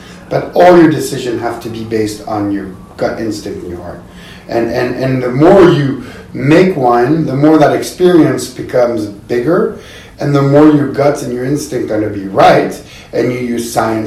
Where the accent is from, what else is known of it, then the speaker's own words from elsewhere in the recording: Lausanne, Vaud, Switzerland; I was born and raised in Switzerland.